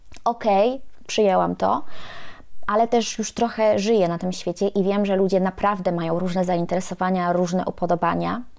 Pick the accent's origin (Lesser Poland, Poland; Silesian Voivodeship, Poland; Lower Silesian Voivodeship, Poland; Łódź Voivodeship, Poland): Lesser Poland, Poland; Kraków; usłyszawszy, że jestem z Krakowa